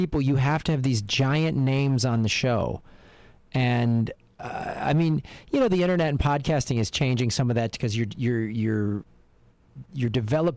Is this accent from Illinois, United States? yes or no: yes; Chicago, Illinois, United States; I'm originally from Chicago.